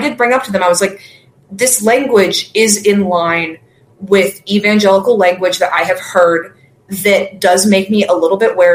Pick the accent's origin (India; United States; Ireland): United States; Kansas; I grew up in Kansas as a person who has lived in the Midwest for most of my life as a Christian myself.